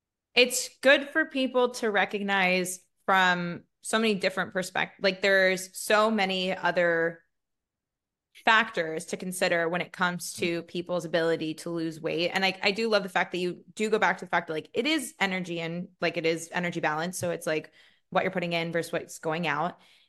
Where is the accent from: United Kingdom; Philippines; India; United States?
United States; I'm so American, I want to make sure everyone's happy